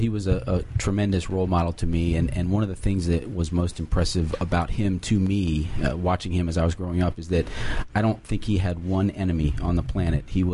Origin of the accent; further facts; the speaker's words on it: Rockville, Maryland, United States; I'm from the area, Rockville, Maryland.